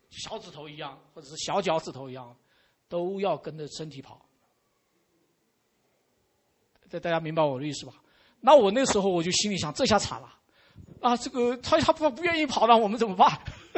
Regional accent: China; 我们中国人常常有一句话叫洁身自好的生活

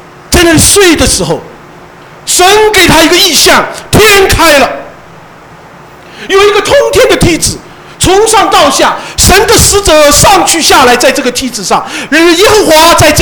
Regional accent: Shanghai, China; 我们上海人讲一句话，最不好做的就是上门女婿

